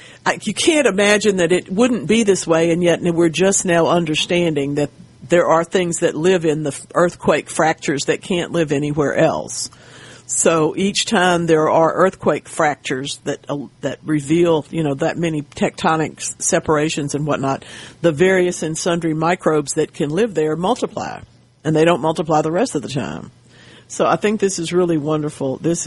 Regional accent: Monroe, Louisiana, United States; also born or lived in Jackson, Mississippi; my hometown of Monroe, Louisiana, is on the exact same latitude as my other hometown of Jackson, Mississippi.

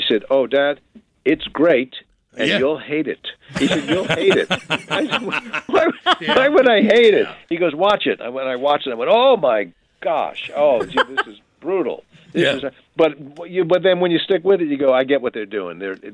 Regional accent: New York, United States; Why would a me, as an American, as a New Yorker, have to go to Ireland?

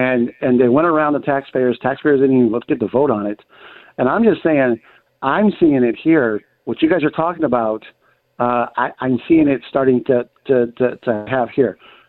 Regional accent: California, United States; just because I try not to tell people I'm from California because then they look at you weird.

